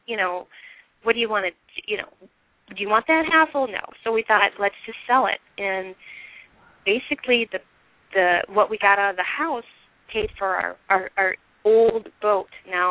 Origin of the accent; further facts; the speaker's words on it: Minnesota, United States; it was just living in a marina really reminded me of the small town I grew up in Minnesota, that, you know, people know who you are.